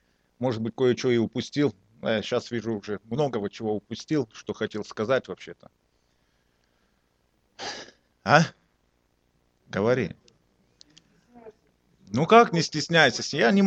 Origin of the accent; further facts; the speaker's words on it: Kazakhstan; 40 лет. Я родился в Казахстане, вырос там.